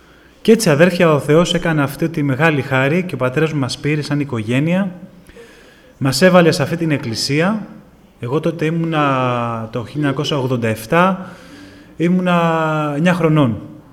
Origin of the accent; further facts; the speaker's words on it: Athens, Attica, Greece; also born or lived in Agrinio; Εγώ γεννήθηκα στο Αγρίνιο το 1978. Σε ηλικία 2 χρονών ήρθαμε στην Αθήνα οικογενειακώς.